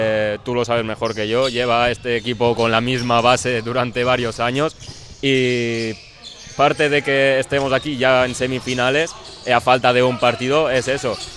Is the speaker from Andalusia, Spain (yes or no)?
no; Valencian Community, Spain; tota pedra fa marge, se dice en mi pueblo, en valenciano.